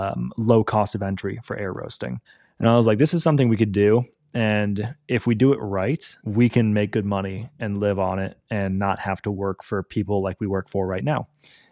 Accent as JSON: {"language": "English", "town": "Pompano Beach", "region": "Florida", "country": "United States", "said": "I'm from Pompano Beach, Florida, originally. And between the two places, I didn't realize how abrasive I am until I went to New York."}